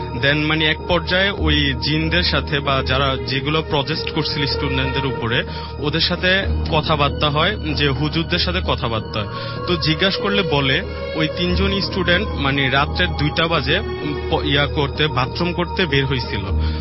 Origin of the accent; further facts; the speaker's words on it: Comilla, Chittagong Division, Bangladesh; আমি ঘটনাটা হচ্ছে আমার গ্রামের বাড়ি কুমিল্লায়